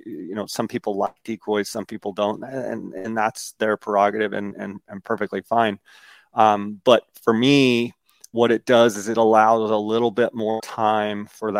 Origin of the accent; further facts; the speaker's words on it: Arizona, United States; when I would be hunting Merriam's in my home state of Arizona or around in the West